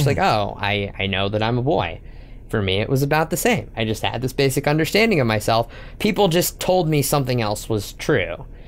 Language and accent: English; Oklahoma City, Oklahoma, United States; But I grew up in Oklahoma City, which is very conservative.